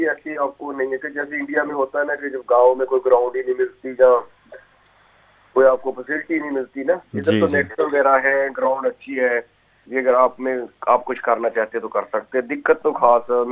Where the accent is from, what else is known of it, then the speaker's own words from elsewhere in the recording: Punjab, India; पंजाब में मैं रहता हूँ, हम लोग पंजाब से हैं